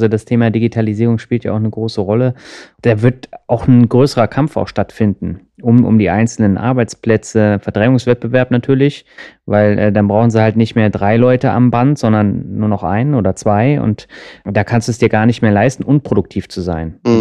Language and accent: German; Lübeck, Schleswig-Holstein, Germany; Aus Lübeck? Lübeck, ja, genau.